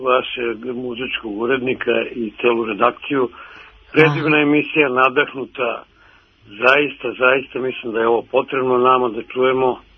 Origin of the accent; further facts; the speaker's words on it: Serbia; kod nas u Srbiji